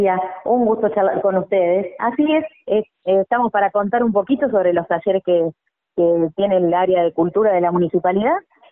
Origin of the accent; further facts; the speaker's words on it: Casilda, Santa Fe, Argentina; yo soy de Santa Fe, por ejemplo, y en mi ciudad, que es Casilda, no tenemos talleres culturales barriales gratuitos